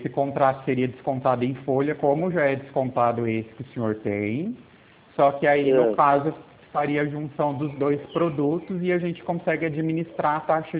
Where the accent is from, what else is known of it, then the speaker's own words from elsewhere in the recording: Pirassununga, São Paulo, Brazil; Eu sou de Pirassununga